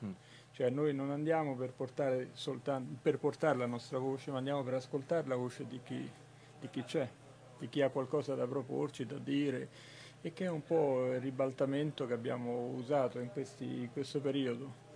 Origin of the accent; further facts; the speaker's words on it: Rome, Lazio, Italy; now in Milan, Italy; io sono romano, però veniamo da Milano